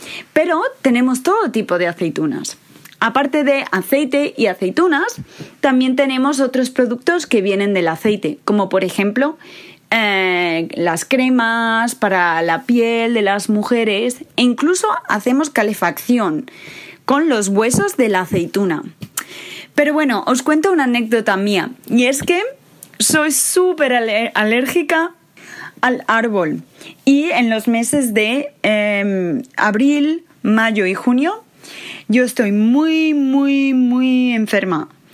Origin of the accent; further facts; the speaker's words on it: Jaén, Andalusia, Spain; now in Hong Kong, China; soy profesora de español en la Universidad China de Hong Kong. Soy de España y vengo de una ciudad que se llama Jaén, que está en el sur de España, en Andalucía. Por eso soy andaluza. Jaén es una ciudad no muy grande. Es un poco pequeña